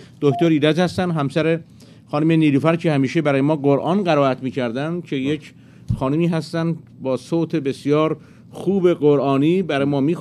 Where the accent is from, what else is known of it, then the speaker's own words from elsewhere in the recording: Iran; پیشانی بلند شما را با اجازه همسرت میبوسم به عنوان یک ایرانی